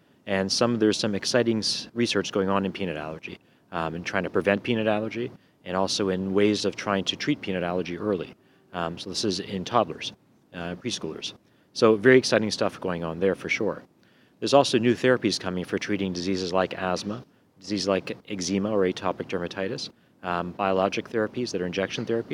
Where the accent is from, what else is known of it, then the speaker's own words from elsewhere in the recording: Halifax, Nova Scotia, Canada; So it's very exciting for me as the chair of the planning committee to bring it to my hometown, Halifax.